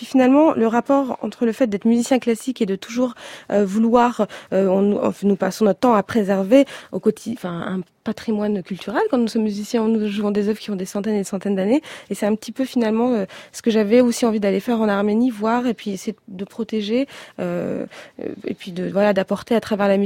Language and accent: French; France; je suis allée sincèrement voir un peu les dégâts constatés en tant que Française